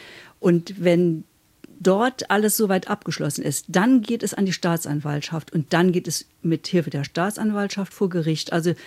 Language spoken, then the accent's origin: German; Saarlouis, Saarland, Germany; born there; im Saarland geboren, direkt an der französischen Grenze, also einen Steinwurf sozusagen entfernt in Saint-Louis, der Sonnenstadt, der Gründung von Louis XIV.